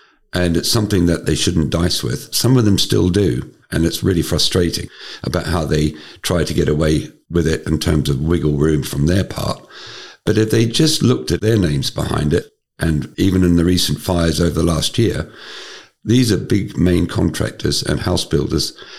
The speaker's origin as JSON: {"language": "English", "country": "New Zealand", "lives_now": "United Kingdom", "said": "I come from New Zealand"}